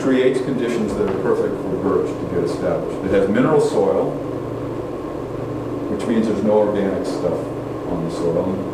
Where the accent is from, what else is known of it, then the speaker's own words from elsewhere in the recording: New England, United States; But in the east, I grew up in New England, they call it popple there.